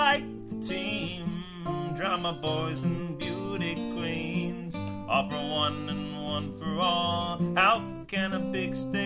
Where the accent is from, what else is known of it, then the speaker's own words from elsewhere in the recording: New Jersey, United States; born there; No, I was born in North New Jersey.